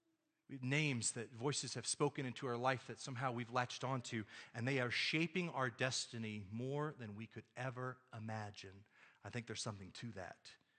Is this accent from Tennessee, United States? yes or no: no; Texas, United States; Now, I take great pride in the fact that I am a Texan. I'm from Texas. I was born there.